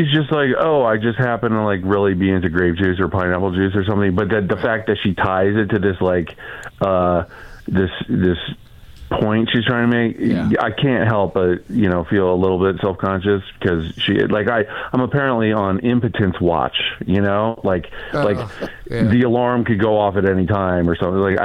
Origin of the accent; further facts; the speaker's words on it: United States; This is my birthright. I'm an American.